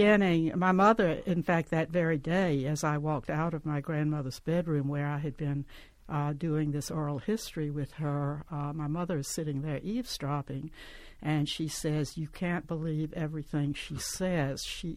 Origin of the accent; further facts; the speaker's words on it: Columbus, Georgia, United States; No, I grew up in Columbus, which is 20 miles south of Hamilton. I spent my summers in Hamilton, and we went to Hamilton after Sunday school and church every Sunday.